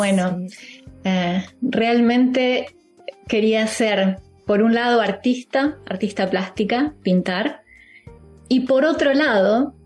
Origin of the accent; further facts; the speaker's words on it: Concordia, Entre Ríos, Argentina; yo nací y crecí en Concordia, en Entre Ríos